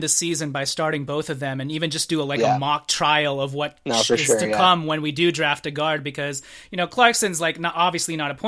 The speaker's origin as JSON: {"language": "English", "country": "Philippines", "said": "we're both Filipino"}